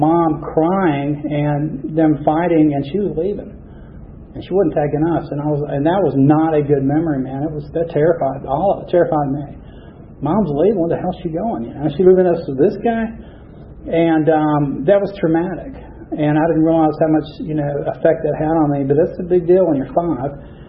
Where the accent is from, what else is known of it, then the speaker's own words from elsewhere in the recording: Marietta, Georgia, United States; born there; But to go back to where I'm from, is I was born in Kennesstone Hospital, which is in Marietta.